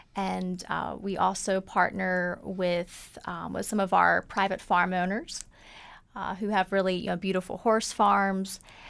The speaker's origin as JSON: {"language": "English", "region": "Maryland", "country": "United States", "tie": "born or raised there", "said": "So I grew up in Harford County."}